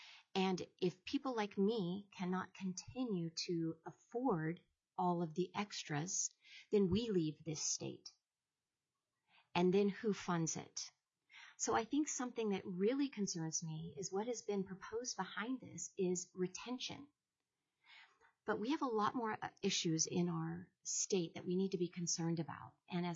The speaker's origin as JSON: {"language": "English", "town": "Anchorage", "region": "Alaska", "country": "United States", "said": "I am from Anchorage, and I'm grateful to be here."}